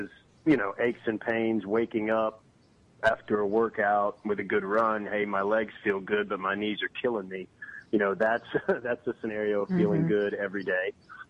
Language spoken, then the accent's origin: English; West Monroe, Louisiana, United States; I grew up in West Monroe, Louisiana, where the Duck Dynasty guys are, you know.